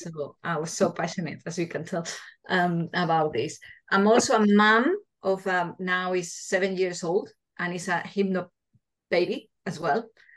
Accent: Spain; English is a second language; So as you can see from my accent, I'm Spanish. So in Spain, the way they help deliver babies, or the way they manage the childbirth, is quite medicalized

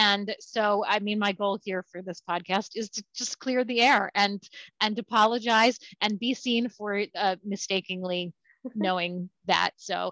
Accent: Baltimore, Maryland, United States; now in Massachusetts, United States; I'm not from here. I grew up in Baltimore, Maryland

